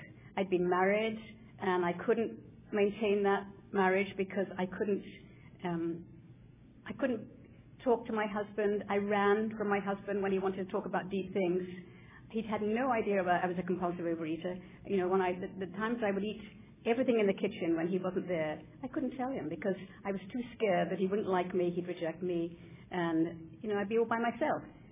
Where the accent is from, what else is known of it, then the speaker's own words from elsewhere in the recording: United Kingdom; moved away; And it's not just because I'm British, but that is part of it too.